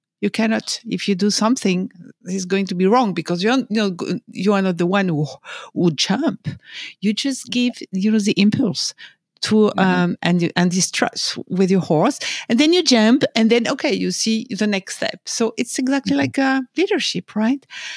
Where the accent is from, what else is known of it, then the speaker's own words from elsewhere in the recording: France; English is a second language; Okay, so I was born and raised in France, as my accent can tell you. And I spent my first, I grew up in the middle of horses. And I grew up as a short jumper.